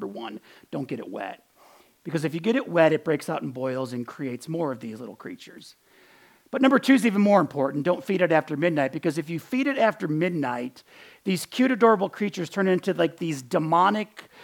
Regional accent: Buffalo, New York, United States; I grew up in Buffalo, New York. My mom is Irish. My dad is Sicilian. So growing up in Buffalo with that kind of heritage, there were two things that were inevitable. Number one, I grew up Roman Catholic.

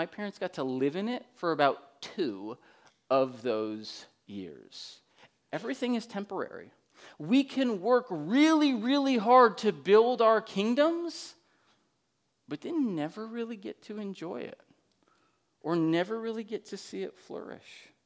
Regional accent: New Hampshire, United States; now in Milwaukee, United States; My parents live in the Milwaukee area with us now, but I grew up in New Hampshire, and this is the New Hampshire house I grew up in.

